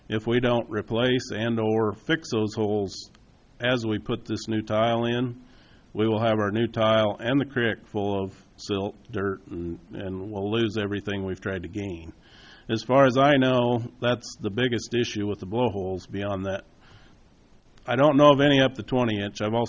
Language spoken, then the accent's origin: English; State Center, Iowa, United States; I'm from State Center. I'm part of the Marshall Story District.